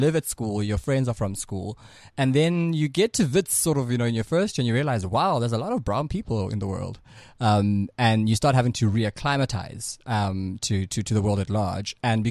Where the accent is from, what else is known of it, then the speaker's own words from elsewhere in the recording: Johannesburg, Gauteng, South Africa; also born or lived in Soweto; So my family is all from Johannesburg. I grew up in Soweto for a part, and then I ran off to boarding school